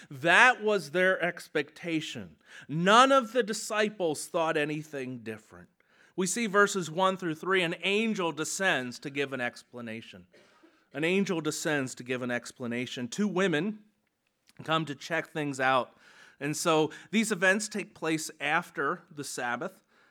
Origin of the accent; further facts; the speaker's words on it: Pennsylvania, United States; Of course, many of you know I grew up in Lancaster County.